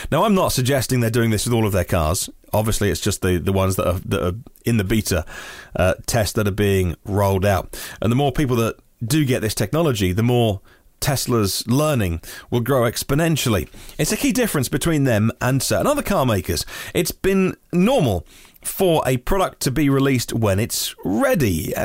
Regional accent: United Kingdom; maybe it's because I'm British and reserved

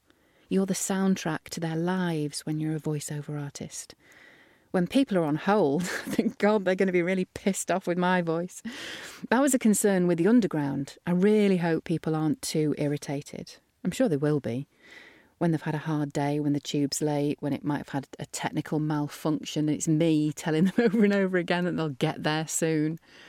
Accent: England, United Kingdom; accent: northern; They only want my normal northern accent if it's playing the part of a person giving a testimonial about an earthy, down-to-earth product

